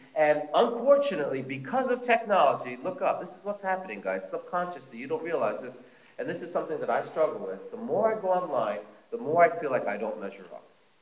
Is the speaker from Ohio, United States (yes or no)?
no; New Jersey, United States; I grew up in New Jersey. Nobody knows me.